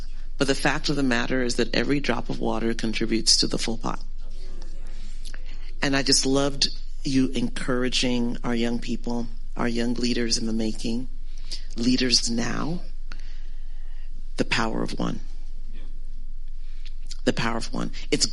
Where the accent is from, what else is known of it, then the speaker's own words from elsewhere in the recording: Zaria, Kaduna State, Nigeria; born there; I was born in Zaria. Hello. My Hausa is nil